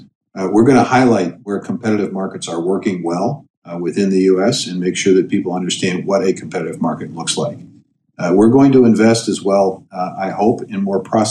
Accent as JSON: {"language": "English", "region": "Iowa", "country": "United States", "tie": "born or raised there", "said": "And when COVID struck meatpacking facilities in my home state of Iowa, we saw a disruption in markets."}